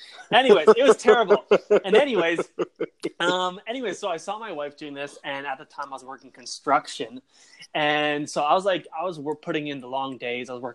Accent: Canada; I'm actually a Canadian, so one of those crazy Canadians

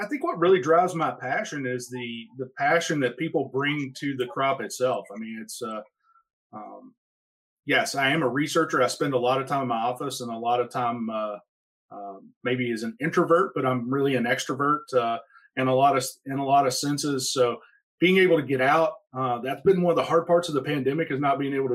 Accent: Kentucky, United States; Since I'm originally from Kentucky, it kind of made sense to take an opportunity to spend some time in this crop

